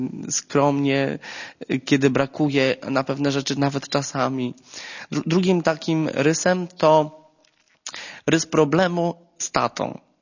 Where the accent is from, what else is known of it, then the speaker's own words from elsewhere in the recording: Malbork, Pomeranian Voivodeship, Poland; ja pochodzę z Malborka, więc to niedaleko jest właściwie